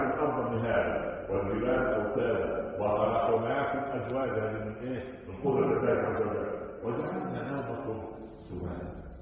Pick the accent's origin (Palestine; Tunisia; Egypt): Egypt; Upper Egypt; عندنا في الصعيد